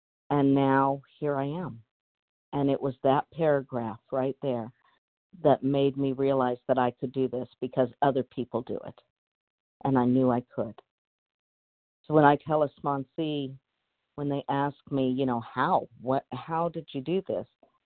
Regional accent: North Carolina, United States; I'm from North Carolina.

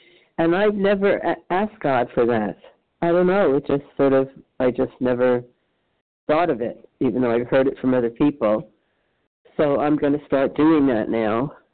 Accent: New York, United States; I'm from New York.

